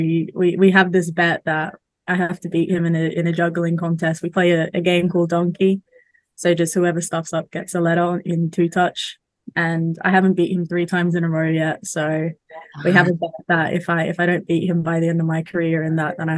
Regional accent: Cairns, Queensland, Australia; Well, so I'm from Cairns. I grew up in Cairns.

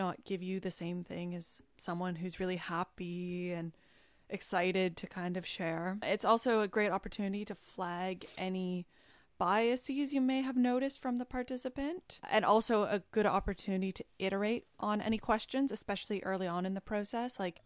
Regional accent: Canada; And not only because I'm Canadian and am very familiar with the snow

